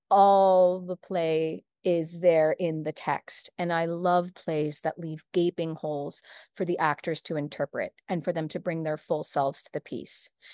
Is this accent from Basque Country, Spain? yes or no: yes; Basque Country, Spain; I'm from the Basque Country, which is the northern region of Spain.